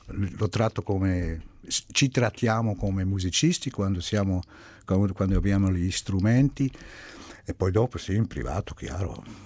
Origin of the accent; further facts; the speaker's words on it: Zug, Switzerland; io sono cresciuto a Zug, io sono cresciuto nella Svizzera tedesca, allora da bambino parlavo ancora meglio l'italiano. Adesso mi mancano qualche volta le parole.